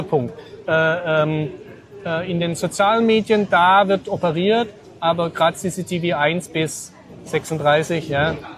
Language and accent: German; Baden-Württemberg, Germany; Na, ich bin ja Schwabe, ich spare ja gern.